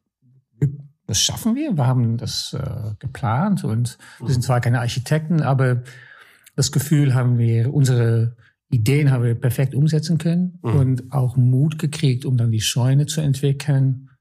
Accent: Netherlands; born there; German is a second language; ich bin gebürtig Niederländer

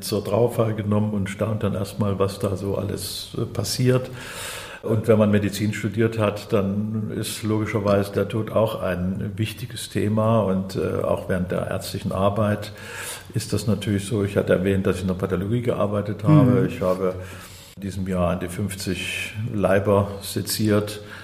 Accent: Saxony, Germany; born there; neige ich als geborener Sachse zum Optimismus

